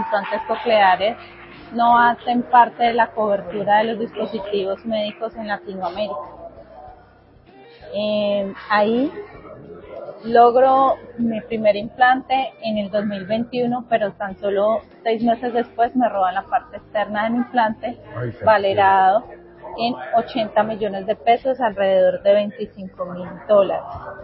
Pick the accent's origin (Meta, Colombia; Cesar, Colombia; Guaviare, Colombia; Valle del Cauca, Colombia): Valle del Cauca, Colombia; Cali; soy caleña